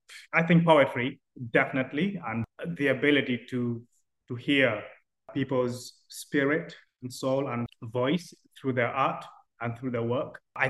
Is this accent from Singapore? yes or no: no; Uganda; now in Sheffield, United Kingdom; I'm from Uganda. I'm a millennial, a Ugandan millennial Black man living in Sheffield.